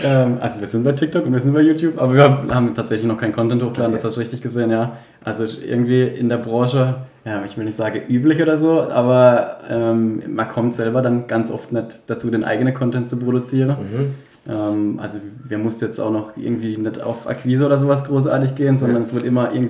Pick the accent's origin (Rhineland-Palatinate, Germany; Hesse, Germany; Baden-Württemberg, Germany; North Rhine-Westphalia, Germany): Baden-Württemberg, Germany; Ottersweier; ich komme aus Oderzweier, also 14, 15 Kilometer von hier, keine große Strecke